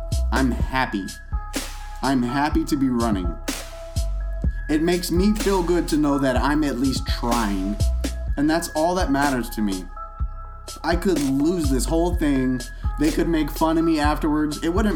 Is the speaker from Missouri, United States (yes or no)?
no; Las Vegas, Nevada, United States; I come from Vegas. Like, what do you want from me? You know, like, I'm going to drink differently. You know what I'm saying? Like, I grew up knowing all about the bar scene.